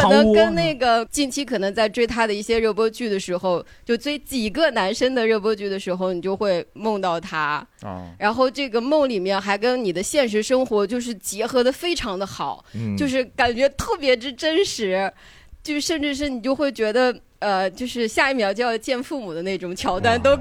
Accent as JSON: {"language": "Chinese", "region": "Shanxi", "country": "China", "said": "山西人。"}